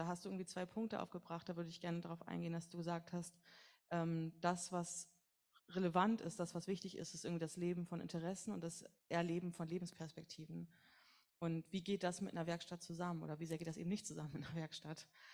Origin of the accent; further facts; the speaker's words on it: Dominican Republic; Und das Besondere an meiner Heimat ist, dass wir quasi auch uns nicht durchgesetzt haben. Also die Dominikanische Republik hat sich nie selber befreit